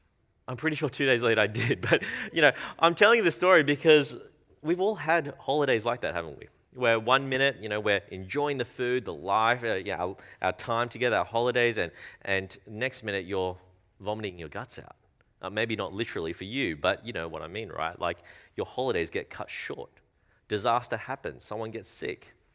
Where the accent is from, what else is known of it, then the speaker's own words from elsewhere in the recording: Australia; born there; I am Australian born, but yes, I am Chinese, if you haven't noticed. That's my ethnicity. And I grew up in going to a lot of Chinese weddings